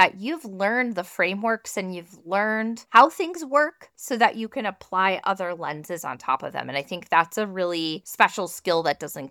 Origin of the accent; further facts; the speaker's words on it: Chicago, Illinois, United States; I'm from Chicago, but I've lived here. We're Midwest.